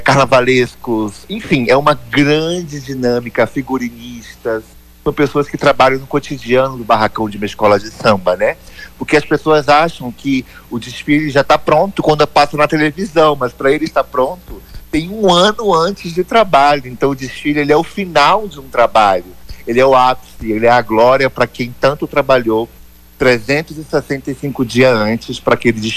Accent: Porto Velho, Rondônia, Brazil; born there; Eu que nasci em Rondônia, em Porto Velho

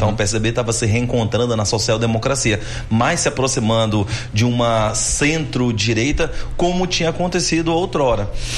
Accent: Manaus, Amazonas, Brazil; Eu sou amazonense. Eu sou manauara, eu conheço a realidade do interior do Amazonas

